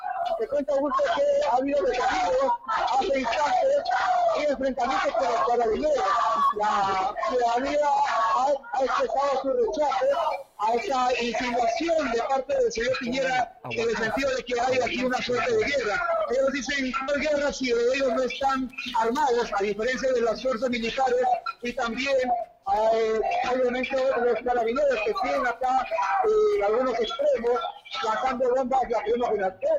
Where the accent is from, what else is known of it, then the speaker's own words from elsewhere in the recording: Peru; Somos de Perú